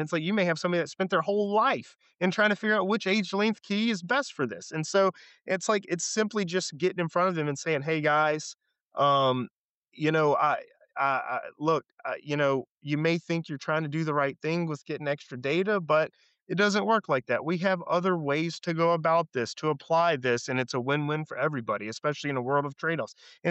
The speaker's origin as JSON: {"language": "English", "region": "Louisiana", "country": "United States", "said": "Like I said, I'm from Louisiana. I live in Louisiana, but we're equally as involved in matters from Maine to Texas"}